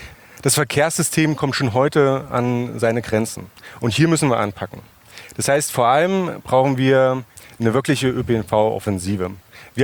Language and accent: German; Berlin, Germany; also born or lived in Munich / Hamburg / Flensburg / Cologne; ich bin in Berlin-Buch geboren, 1984. Ich bin da auch aufgewachsen. Ich bin aber auch tatsächlich durch meinen Beruf als Berufsoffizier viel rumgekommen. Ich habe in München gelebt, ich habe in Hamburg gelebt und dort studiert. Ich habe in Flensburg gelebt, ich habe in Köln gelebt.